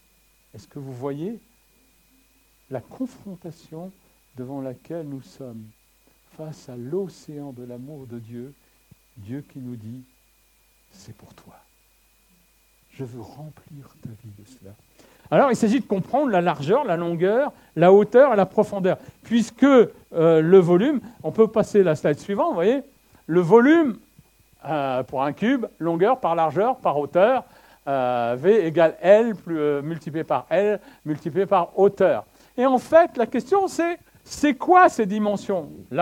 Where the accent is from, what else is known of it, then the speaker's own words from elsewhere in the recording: Le Havre, Normandy, France; Mais je suis né et j'ai grandi au Havre.